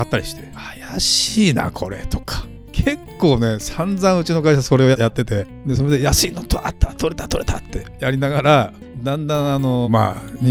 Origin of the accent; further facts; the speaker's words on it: Okinawa, Japan; 沖縄人ですからね顔がね、もうしょうがないんだけどとかね